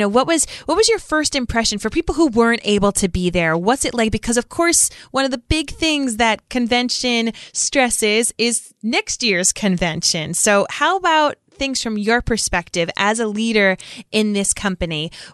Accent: Rhode Island, United States; She lives in Rhode Island, my home state, with her husband, 4 boys, and a Labradoodle puppy.

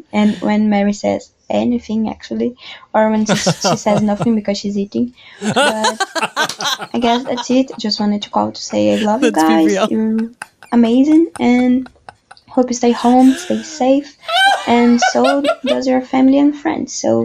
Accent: Brazil; I'm from Brazil, and this is my first time calling.

